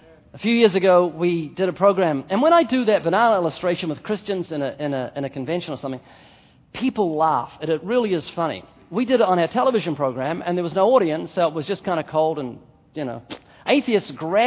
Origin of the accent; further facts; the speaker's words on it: New Zealand; I'm a New Zealander. I speak correct English.